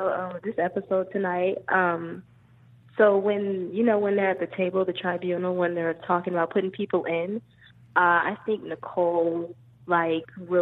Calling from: North Carolina, United States; I'm calling from North Carolina.

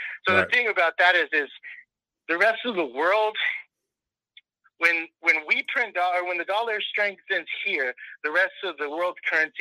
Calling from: Pacoima, California, United States; Hey, Mike. … from Pacoima, California.

